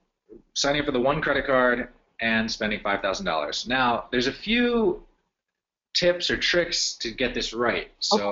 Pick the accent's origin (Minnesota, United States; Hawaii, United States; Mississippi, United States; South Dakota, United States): Hawaii, United States; Okay, so I'm originally from Hawaii, and I always wanted to get off the island